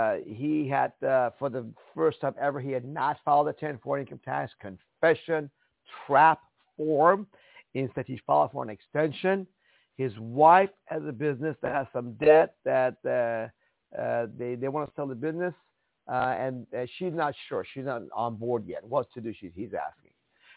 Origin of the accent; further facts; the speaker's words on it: Iran; I'm from Iran. We had no right to due process of law, no jury trial, no right to bear arms, no freedom of speech